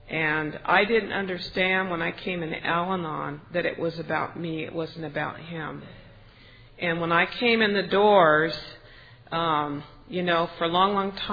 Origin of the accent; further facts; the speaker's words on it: Folsom, California, United States; I'm from Folsom, California. And I'm just really excited to be here.